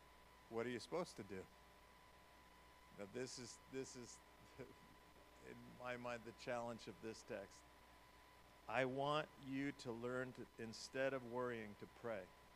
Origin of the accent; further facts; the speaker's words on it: New York, United States; Growing up in New York, this did not come naturally for me. As a New Yorker, grumbling, complaining, sarcasm, that was sort of the native language.